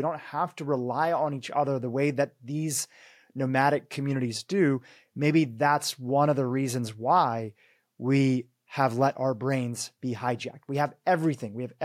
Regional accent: Nairobi, Kenya; born there; You know, I was actually born in Nairobi. I was born in Nairobi

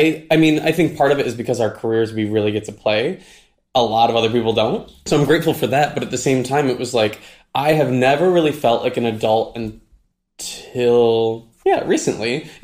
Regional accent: Midwest, United States; I grew up in the Midwest, and what else do a lot of people have to do?

